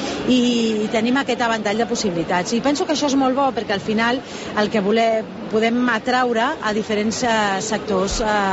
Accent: Catalonia, Spain; sinó que també som catalans. Nosaltres som molt gelosos de la nostra cultura i de les nostres tradicions

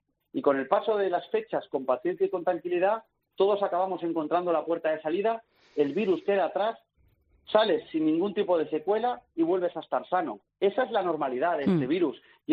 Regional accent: Spain; yo soy probablemente el español más feliz de estar en casa.

